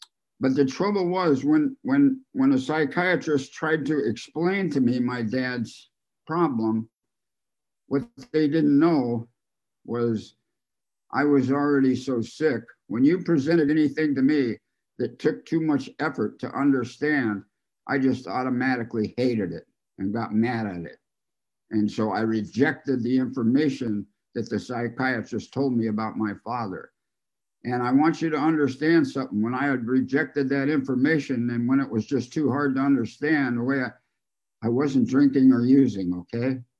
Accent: California, United States; I was born out here in California. I'm a native.

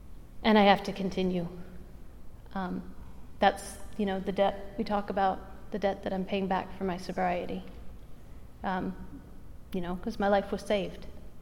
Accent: Ireland; moved away as an adult; now in United States; I was happily escaped from Ireland and ended up working in an Irish travel agency in San Francisco. And the debt that I'd left behind found me across the Atlantic and across the States.

